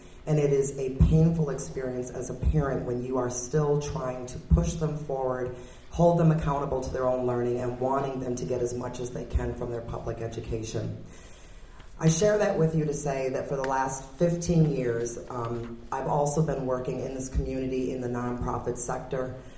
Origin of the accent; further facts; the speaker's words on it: Madison, Wisconsin, United States; I am from Madison, a native Madisonian. I was born and raised here and graduated from Madison West High School and attended all of the Madison public schools through elementary and secondary ed.